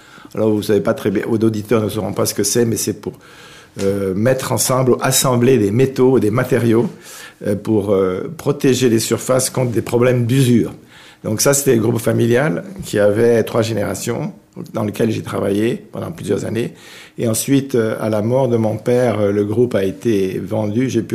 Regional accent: Switzerland; d'origine anglaise, russe, allemande et suisse. Donc, je suis un Suisse qui a vécu une bonne partie de sa vie à l'étranger.

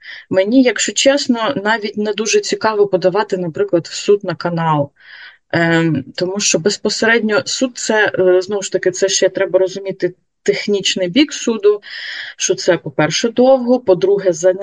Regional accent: Crimea, Ukraine; born there; now in Kherson, Ukraine; І сама ж я народилась в Криму, дуже багато часу провела в Криму, живу в Херсоні, жила протягом багатьох років.

